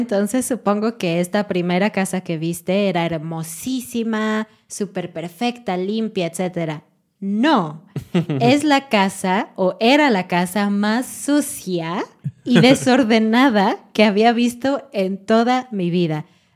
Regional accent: Mexico; sí somos mexicanos

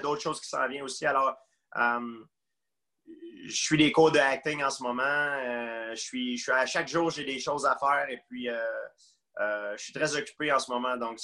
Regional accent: Quebec, Canada; On dit ici, chez moi, au Québec, on dit, il y a un dicton qui dit on ne dit jamais, jamais.

